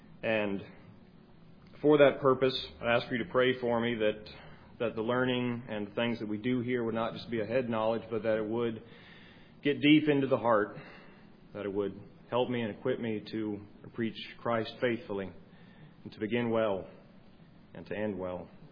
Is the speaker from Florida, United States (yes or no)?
yes; Ocoee, Florida, United States; I was born in Ocoee, Florida. If you're not from there, it's called Ocoee, which is not. It's just outside of Orlando, Florida, near Disney World